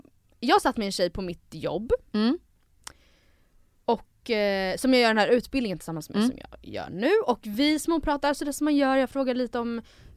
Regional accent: Stockholm, Stockholm County, Sweden; born there; jag är född i Stockholm men att pappa kommer ovanifrån.

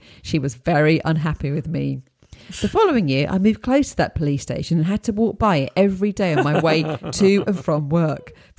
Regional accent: United States; moved away as an adult; now in London, United Kingdom; I grew up in the United States, but at the age of 26, I took a risk and moved to London. That was in 2002.

